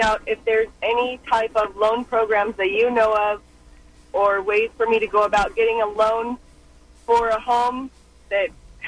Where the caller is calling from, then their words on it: Corona, California, United States; Good morning … from Corona.